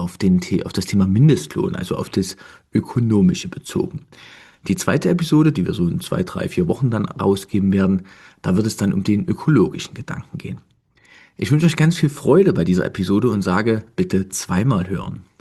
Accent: East Germany, Germany; ich bin ja tief aus dem Osten.

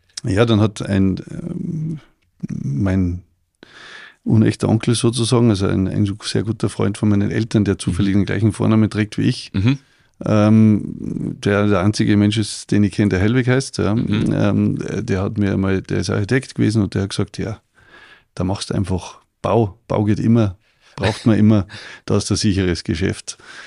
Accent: Salzburg, Austria; Ich bin 1975 in Salzburg geboren. Und ja, war da ganz normal auf Gymnasium in Salzburg.

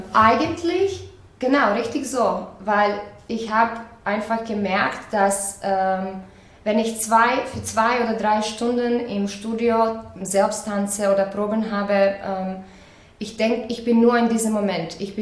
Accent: Croatia; Ich komme aus Kroatien, ich bin 33

